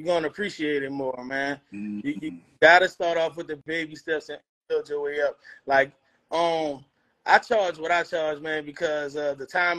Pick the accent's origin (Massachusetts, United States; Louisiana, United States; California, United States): Louisiana, United States; New Orleans; now in Atlanta, United States; I'm from New Orleans. Been living in Atlanta for 20 plus years.